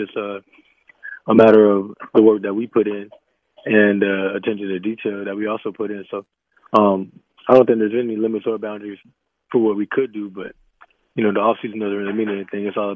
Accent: Florida, United States; And, you know, I'm from Florida, so kind of like watching him at Florida State and Miami Central

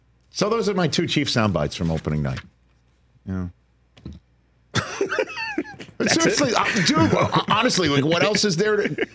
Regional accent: New York, United States; They might boo me because I'm from New York and I played in New York.

